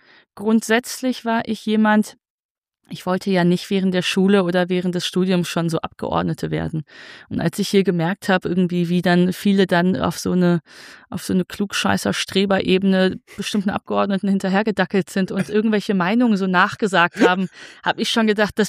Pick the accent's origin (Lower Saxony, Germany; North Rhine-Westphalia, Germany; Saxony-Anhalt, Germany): North Rhine-Westphalia, Germany; Wuppertal; weil sein Wahlkreis Wuppertal war, wo ich aufgewachsen bin.